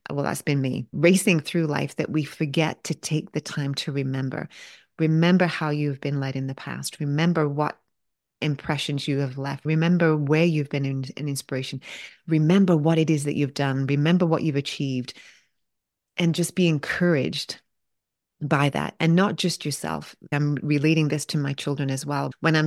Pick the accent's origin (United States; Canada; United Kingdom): United Kingdom; England; I grew up in England. We didn't have ponds that froze because it doesn't get that cold.